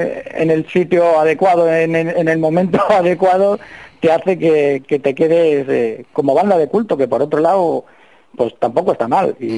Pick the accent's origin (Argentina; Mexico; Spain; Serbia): Spain; San Sebastián, Basque Country; Yo, siendo de aquí, siendo donostiarra, bueno, me muevo entre Irún y San Sebastián